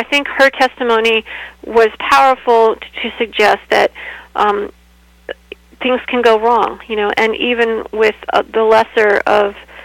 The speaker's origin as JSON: {"language": "English", "region": "Illinois", "country": "United States", "tie": "born or raised there", "said": "who was assassinated in my hometown, near my hometown in central Illinois in the 1830s"}